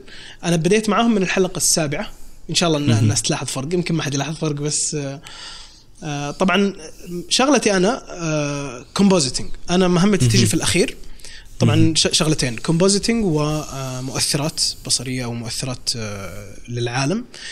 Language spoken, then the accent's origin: Arabic; Saudi Arabia; وبعدين جات السينما عندنا في السعودية